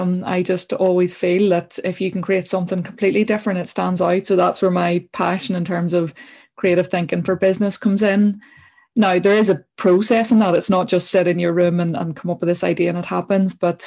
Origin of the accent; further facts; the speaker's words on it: Northern Ireland, United Kingdom; you probably know growing up in Northern Ireland, that when you're that age, everyone needs to look the same, and you all wore Adidas.